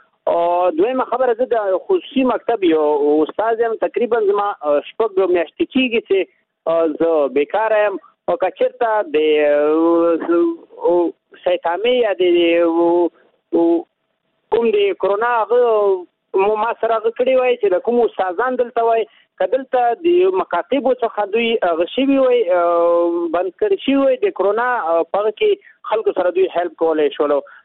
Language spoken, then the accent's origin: Pashto; Nangarhar, Afghanistan; د نگران ولایت نه په تاسو سره پلان کې و